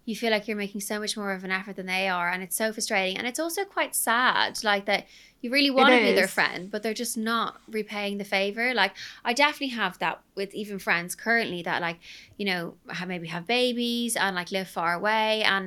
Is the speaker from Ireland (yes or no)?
yes; Ireland; speaking of Irish people in Love Island, I'm Irish and I struggle to understand him.